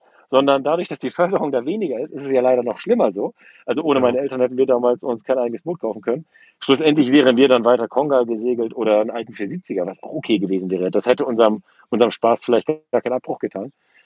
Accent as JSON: {"language": "German", "town": "Norderney", "region": "Lower Saxony", "country": "Germany", "tie": "born or raised there", "said": "Ich bin in einem kleinen Inselverein aufgewachsen auf Norderney."}